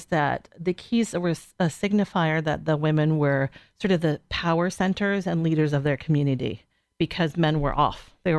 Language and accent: English; Alaska, United States; also born or lived in Washington; I grew up in Alaska and then around here on the Hood Canal. So I've spent most of my life either up north or around this area, Seattle, Olympia, the Hood Canal.